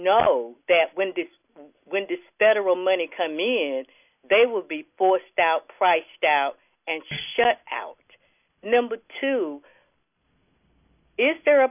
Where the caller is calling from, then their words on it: Raleigh, North Carolina, United States; I'm from Raleigh, North Carolina, and I have three questions I would like to ask.